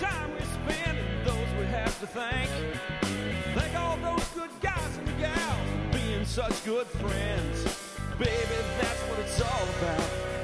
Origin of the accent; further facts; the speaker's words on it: New York, United States; but as a New Yorker, I won't hold that against him.